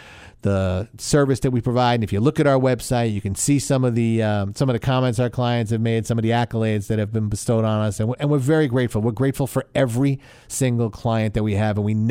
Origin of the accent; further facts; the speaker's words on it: East Northport, New York, United States; I grew up here in Long Island, went to John Glenn High School, grew up in East Northport